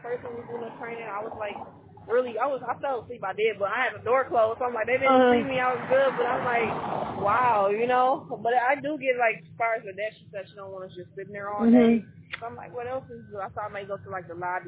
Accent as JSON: {"language": "English", "town": "Milwaukee", "region": "Wisconsin", "country": "United States", "said": "because I'm from Milwaukee."}